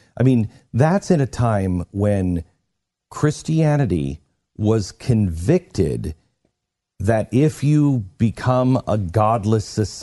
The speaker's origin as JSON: {"language": "English", "region": "Pacific Northwest", "country": "United States", "tie": "born or raised there", "said": "I grew up in the Pacific Northwest."}